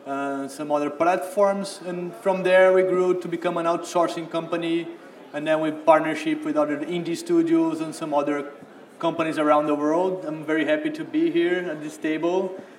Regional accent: Brazil; English is a second language; from Brazil.

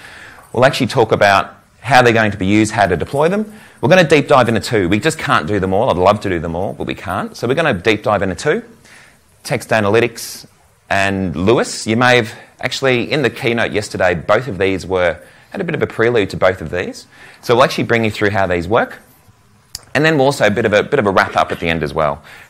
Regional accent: Melbourne, Victoria, Australia; So who are we? … I'm what's called a data solution architect. I'm from Melbourne.

